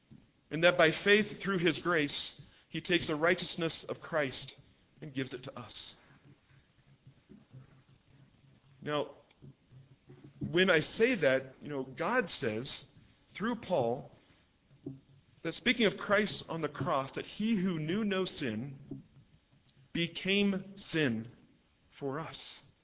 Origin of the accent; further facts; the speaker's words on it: Seattle, Washington, United States; As was mentioned in my introduction, and as I also mentioned, I'm from Seattle.